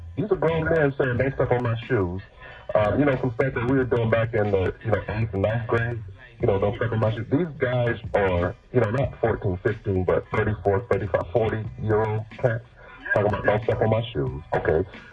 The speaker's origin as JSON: {"language": "English", "region": "Florida", "country": "United States", "said": "And then we got, you know, and I'm from Florida."}